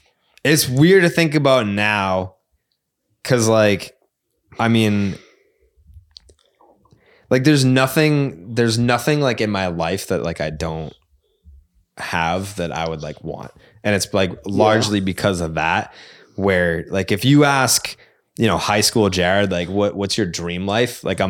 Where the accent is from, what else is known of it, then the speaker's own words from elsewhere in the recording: Massachusetts, United States; accent: Boston; Yeah, like my Boston accent was like very, very, very, very, very